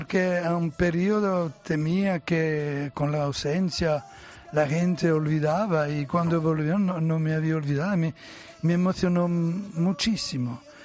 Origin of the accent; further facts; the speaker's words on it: Italy; Spanish is a second language; Sí, me sorprendió el hecho que... comprendía la idioma, siendo italiano. Yo temía que sería un problema, y no, al contrario, me adapté muy, muy rápido, y así me vino la gana de grabar más en español